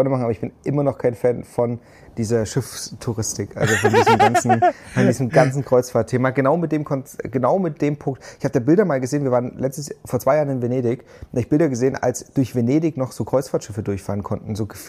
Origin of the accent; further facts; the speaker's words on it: Thuringia, Germany; also born or lived in Ingolstadt, Germany; ich habe ja auch lange Zeit, oder in meiner Kindheit in Thüringen, wo wir so viele Wälder einfach haben, gewohnt, und dann bin ich in Ingolstadt gezogen